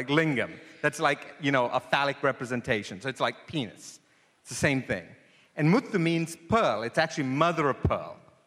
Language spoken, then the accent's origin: English; Sri Lanka; now in United States; I'm from Sri Lanka, and some of us are just given one name.